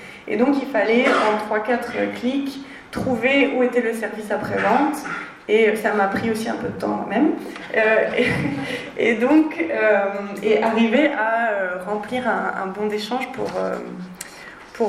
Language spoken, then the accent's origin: French; France; parce que je suis française donc je vote pour la France